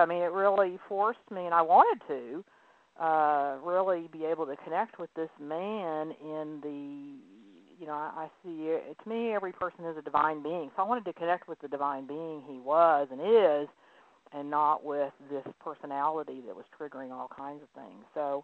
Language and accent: English; Houston, Texas, United States; born there; I was born in Houston.